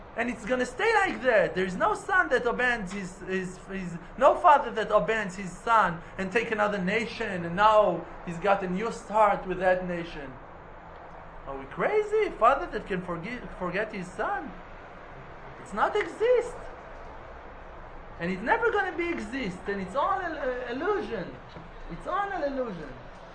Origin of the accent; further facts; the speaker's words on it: Oman; now in Israel; I remember myself when I came from Oman, I went down and I kissed the earth, the ground in El Al, in Tel Aviv.